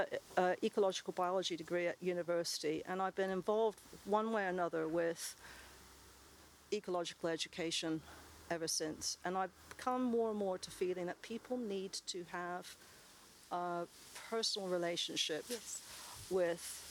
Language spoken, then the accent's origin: English; Texas, United States; moved away; And I grew up on the Gulf Coast of Texas, where a quarter of the petrochemicals of that country are manufactured within about 20 miles of where I grew up.